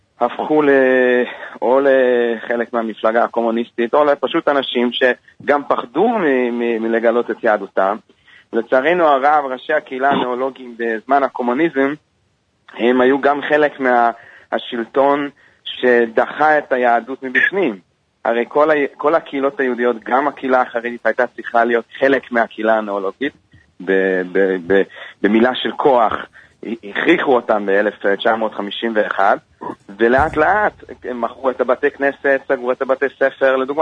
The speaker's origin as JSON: {"language": "Hebrew", "country": "Hungary", "tie": "born or raised there", "said": "כן, אני בעצמי יליד המקום, וכמו שהזכרתם, ואני רואה שיש לכם עין חדה, כי באמת בהונגריה"}